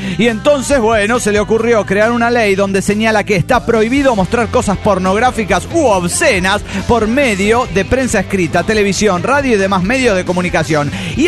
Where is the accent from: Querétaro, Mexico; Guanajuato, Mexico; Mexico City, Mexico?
Mexico City, Mexico; Soy el rey del bolillo del Área 51 del DF mexicano.